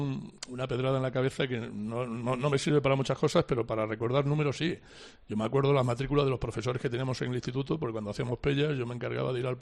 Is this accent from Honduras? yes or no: no; Extremadura, Spain; que me tiene también ahí como extremeño